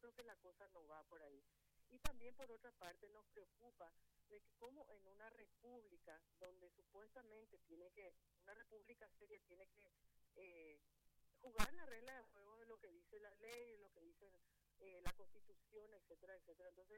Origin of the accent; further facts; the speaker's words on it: Paraguay; nosotros tenemos que mirar como paraguayos